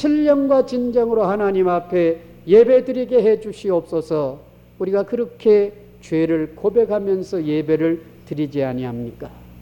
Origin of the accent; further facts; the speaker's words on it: South Korea; 저도 한국 사람이고 믿는 사람이고